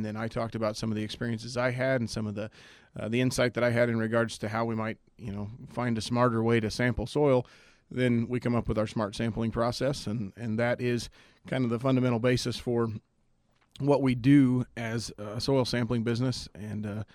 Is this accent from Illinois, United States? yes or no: yes; Nokomis, Illinois, United States; You know, I grew up originally in Nokomis, and we still farm between north of Nokomis and down here near Hillsboro.